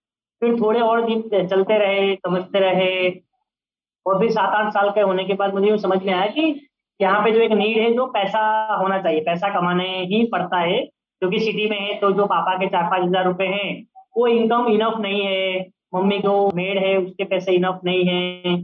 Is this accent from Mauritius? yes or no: no; Nepal; तो मेरा जो होम टाउन है वो नेपाल है और वहाँ पे अभी भी मतलब 2021 में भी लाइट नहीं है, इलेक्ट्रिसिटी नहीं है, अच्छे रोड नहीं है